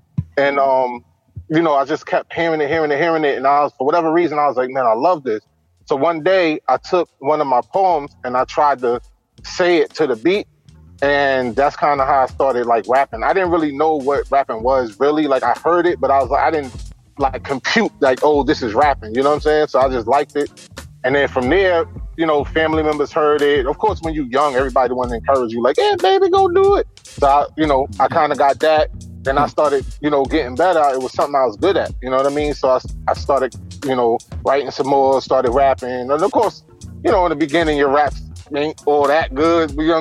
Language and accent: English; Queens, New York, United States; I'm from New York as well, you know what I'm saying? Hailing from Queens, New York, you know what I mean?